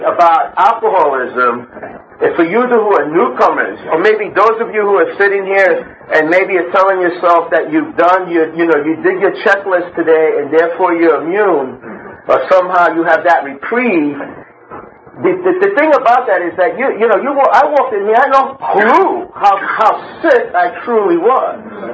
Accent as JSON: {"language": "English", "region": "New York", "country": "United States", "tie": "born or raised there", "said": "I grew up in Brooklyn."}